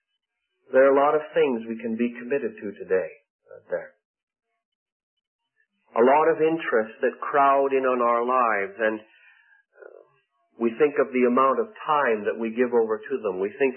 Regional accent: Scotland, United Kingdom; and being a Scotsman, that seems to be almost worth the trip to Dallas to get a free pad of paper and a free pen

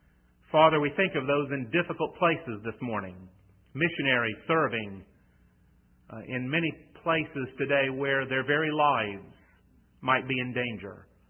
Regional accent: North Carolina, United States; accent: North Carolina; You've gotten used to my North Carolina accent by now, and you can understand some of the words that I'm using.

